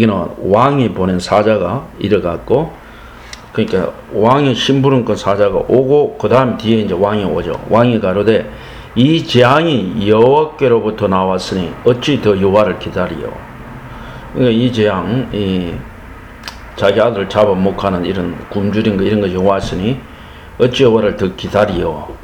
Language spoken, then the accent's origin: Korean; South Korea; 제가 하나님에서 그 한국인을 태어나게 하시고 또 한국에서 교육받도록 하였으므로 우리 한국어를 합니다.